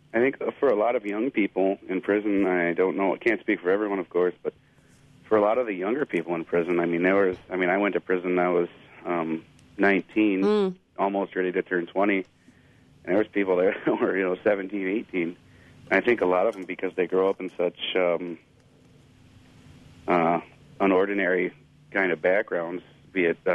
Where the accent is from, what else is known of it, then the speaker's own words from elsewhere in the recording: New Lisbon, United States; Well, I wound up in prison when I was 19. I grew up in New Lisbon, a pretty small town.